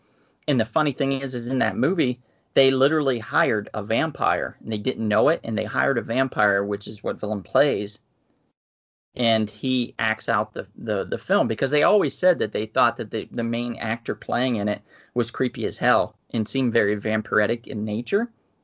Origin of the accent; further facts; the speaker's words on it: Ohio, United States; me being where I was raised in Ohio, the drive-in theater was amazing, an amazing time.